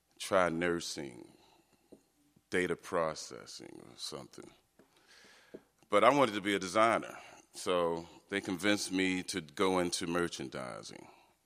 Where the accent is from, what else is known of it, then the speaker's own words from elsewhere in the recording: Baltimore, Maryland, United States; I grew up in Baltimore, as noted, and I grew up in the Northwest Side, first in Park Heights, then Liberty Heights, and so forth.